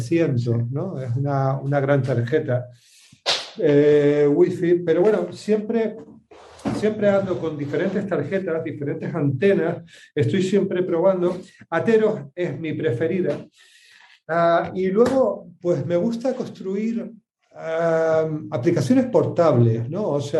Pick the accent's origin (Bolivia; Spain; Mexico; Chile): Spain; Canary Islands; Yo tengo un guanche dentro de mí, dicen. Como llevo media vida en Canarias, me siento muy canario, aunque no nací allí, pero desde muy pequeño estoy allí y es mi tierra adoptiva